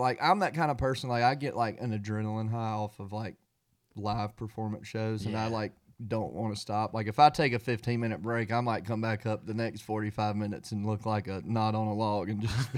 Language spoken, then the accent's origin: English; Phoebe, Mississippi, United States; I'm from Phoebe, Mississippi. It's about 20 minutes north of Starkville, Mississippi. Mm-hmm. It's a small town.